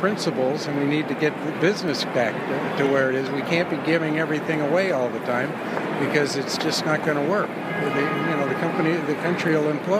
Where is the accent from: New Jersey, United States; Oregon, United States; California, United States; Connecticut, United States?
New Jersey, United States; Englewood; New Jersey, Englewood.